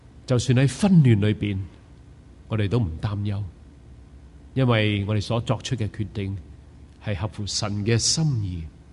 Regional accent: New Territories, Hong Kong; 因为我们在新界长大，看星对于人来说是绝不陌生。

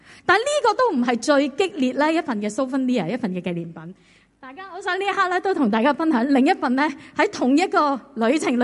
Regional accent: China; 咁我唔知大家作为中国人吓，你睇完你嗰个感觉系啲咩啦？

